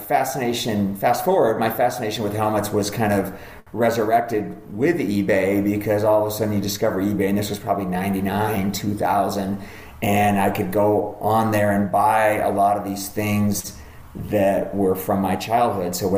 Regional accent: Seattle, Washington, United States; Yeah, so I grew up in Seattle, and as a kid growing up, I will admit I was a Washington Husky fan

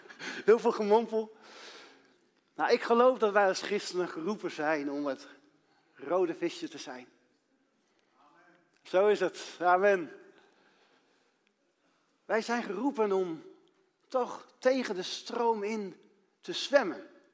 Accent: Grijpskerk, Groningen, Netherlands; Ik ben geboren in Grijpskerk in Groningen. Dus ik ben een Groninger die werkt in Friesland.

